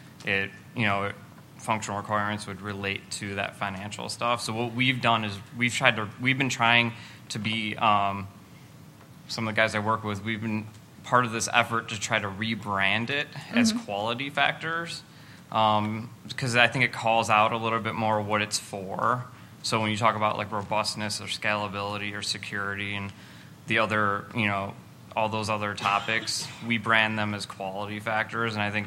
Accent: Cleveland, Ohio, United States; which we had the same problem in our area, I'm from the Cleveland, Ohio area

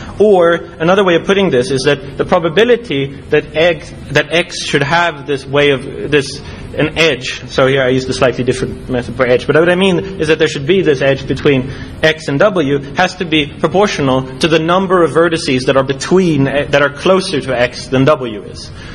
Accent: Sweden; she knew a little bit about me, knows I'm from Sweden, I do computer stuff

